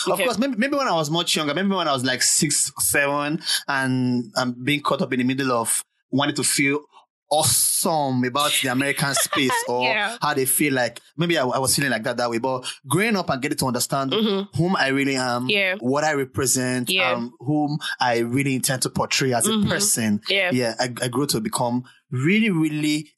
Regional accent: Edo, Nigeria; I am African, I am Nigerian, I am proudly Edo, I'm proudly Isan, I am black, and I'm friggin' proud

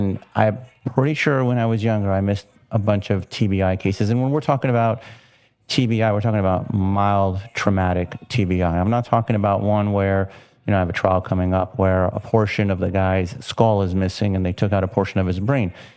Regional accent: Miami, Florida, United States; I know I'm from Miami, so we have that humidity issue, especially in the summer.

